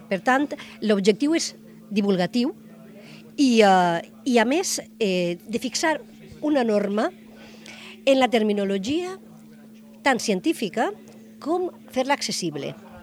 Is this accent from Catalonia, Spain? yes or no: no; Santa Pola, Valencian Community, Spain; som de Santa Pola, estem a Vinaròs, i les nostres terres estan banyades per la mateixa mar i parlem la mateixa llengua, però també parlem diverses varietats.